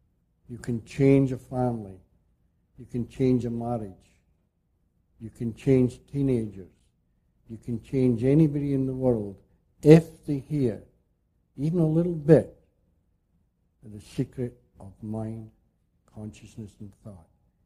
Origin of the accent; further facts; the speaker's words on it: Scotland, United Kingdom; Now, I'm a Scotsman.